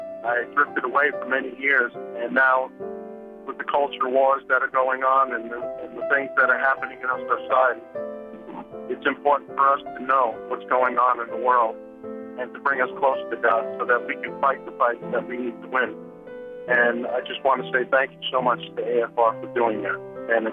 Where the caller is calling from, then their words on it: Westfield, Indiana, United States; I'm from Westfield, Indiana